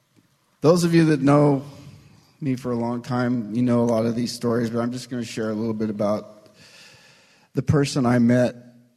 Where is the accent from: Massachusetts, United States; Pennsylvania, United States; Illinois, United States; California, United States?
California, United States; Stockton; she followed her, the father of Christina, down to my hometown, Stockton.